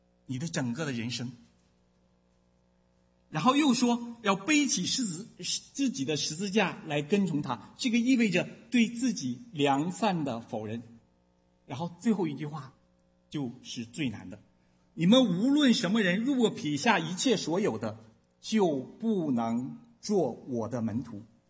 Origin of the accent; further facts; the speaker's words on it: Northeast China, China; also born or lived in Shenzhen, China; 作为我们在中国长大的背景，啊，特别是作为我一个东北人，啊，我生长的环境就是非常重视这样的一个人际关系和人脉的。